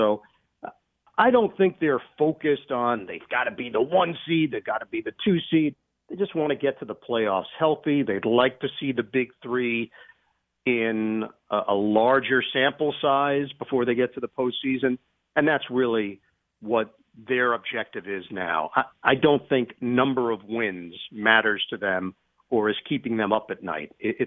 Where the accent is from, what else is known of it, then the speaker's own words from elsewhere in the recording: New York, United States; I grew up in New York.